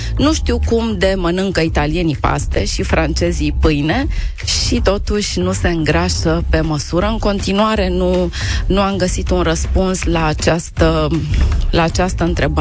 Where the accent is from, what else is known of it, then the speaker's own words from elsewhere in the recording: Romania; dacă noi ca români pronunțăm ceafă de porc la grătar